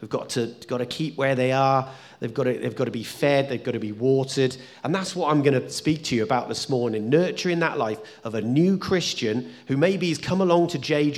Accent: England, United Kingdom; We're English, aren't we? We're very well-mannered, and we pussyfoot around everybody.

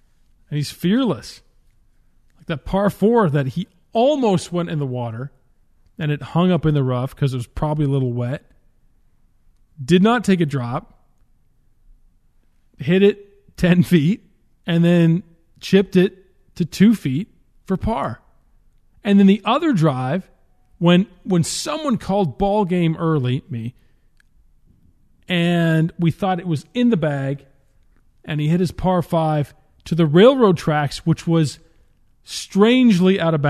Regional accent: Canada; I'm a Canadian.

